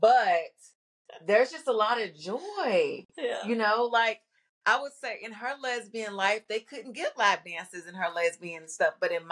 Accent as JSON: {"language": "English", "region": "Kentucky", "country": "United States", "tie": "born or raised there", "said": "Like, growing up in Kentucky, the clubs I went to, that's what I saw."}